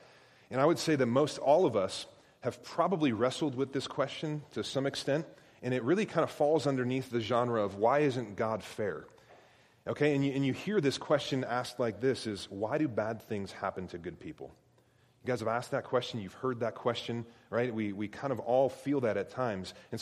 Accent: Bowling Green, United States; I mean, I didn't hear a round of applause when he said I was from Bowling Green

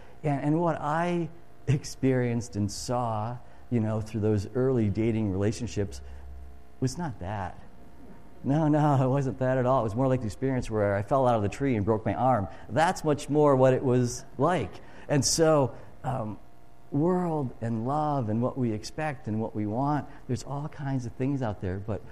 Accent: Illinois, United States; And I grew up in Illinois, and Illinois is flat.

